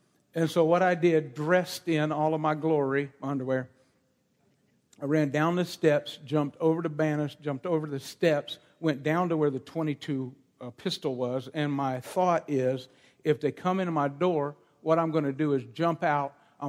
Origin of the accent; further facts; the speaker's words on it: West Virginia, United States; And I'm from West Virginia, but I didn't have my gun.